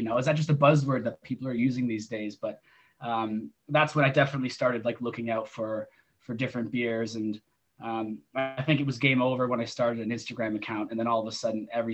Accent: Canada; And yeah, I come from Canada.

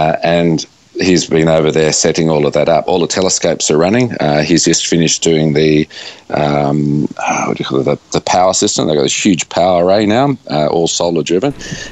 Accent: North Epping, New South Wales, Australia; next door neighbour to where I grew up in North Epping

